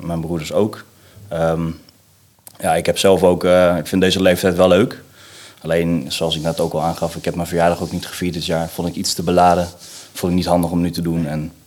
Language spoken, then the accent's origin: Dutch; Veenendaal, Utrecht, Netherlands; 36 jaar. Ik kom uit Veenendaal, nou, broertje